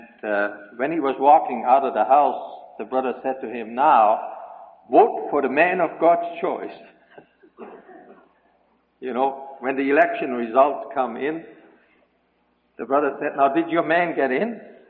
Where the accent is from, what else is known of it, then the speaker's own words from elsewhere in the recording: Germany; moved away; When I came to this country from Germany, I had no right to vote.